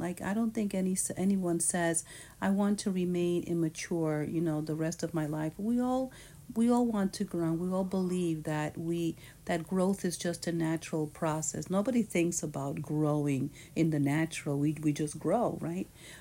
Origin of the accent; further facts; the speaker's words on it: New York, United States; born there; I was born in New York and I lived there many, many years.